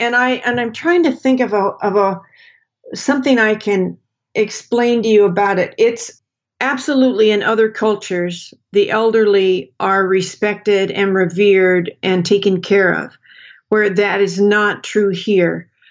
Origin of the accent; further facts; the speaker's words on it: Portland, Oregon, United States; I grew up in Portland, Oregon. I consider Portland my home.